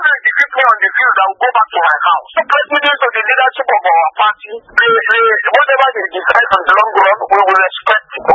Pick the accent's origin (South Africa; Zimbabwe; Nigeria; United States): Nigeria; to exercise my franchise, my right as a Nigerian.